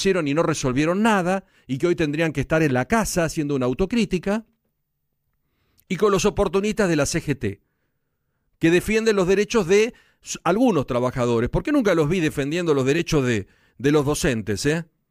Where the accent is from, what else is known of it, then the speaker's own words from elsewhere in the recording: Argentina; soy argentino, vivo en el país, pago los impuestos y quiero seguir viviendo en la Argentina.